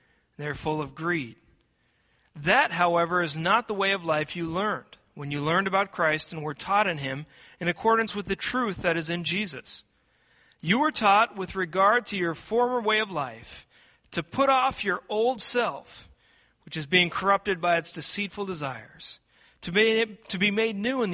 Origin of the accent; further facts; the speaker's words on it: Seattle, Washington, United States; I grew up in Seattle, Washington, so you can leave the kids in the car without melting, and that was important.